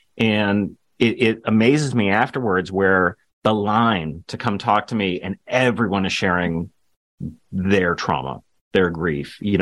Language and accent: English; United States; But it's hard as an American living where I do to then realize, oh, maybe that would be good for us as well.